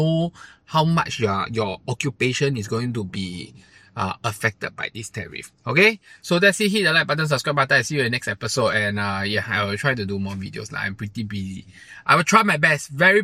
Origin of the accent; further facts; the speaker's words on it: Singapore; But I still feel that as a Singaporean in Singapore, when this thing happens, yes, we may not perform that well, but we are still a strong country.